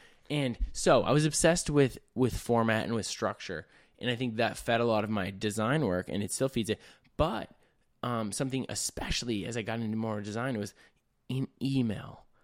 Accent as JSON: {"language": "English", "region": "Minnesota", "country": "United States", "said": "No, and a lot of people we come from Minnesota where it's like..."}